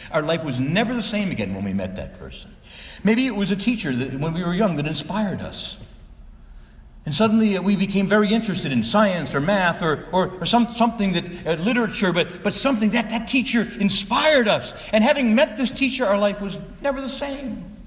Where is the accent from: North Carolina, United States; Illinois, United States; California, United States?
Illinois, United States; Chicago; at least in suburbia where I was growing up in Chicago, and we were there in North Chicago